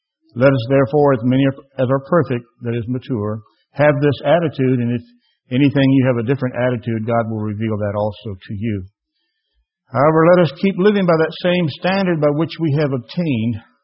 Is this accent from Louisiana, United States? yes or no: yes; Louisiana, United States; also born or lived in Virginia / California; and in 1949, we came back from California. Moved back to Louisiana, and I felt like we had, in California, we had all the modern things. We lived in the Bay Area.